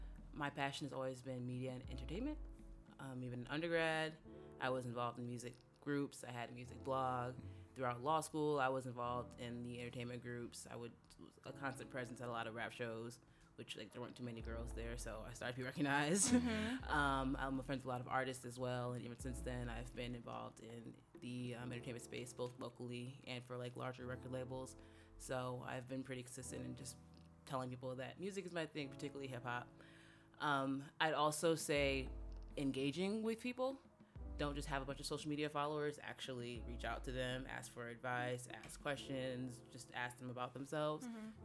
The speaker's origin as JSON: {"language": "English", "region": "Midwest", "country": "United States", "tie": "born or raised there", "lives_now": "Chicago, United States", "said": "I'm an attorney in Chicago, born and raised in the Midwest, went to University of Illinois undergrad"}